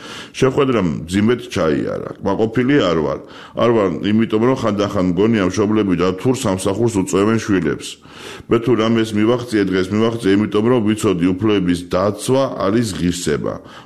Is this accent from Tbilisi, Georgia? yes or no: yes; Tbilisi, Georgia; born or raised there